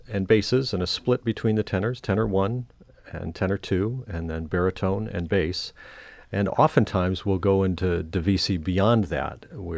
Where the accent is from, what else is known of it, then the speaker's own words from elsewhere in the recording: Midland, Michigan, United States; And it was a great thrill for me because Midland is my hometown. And it was sort of a homecoming year for me.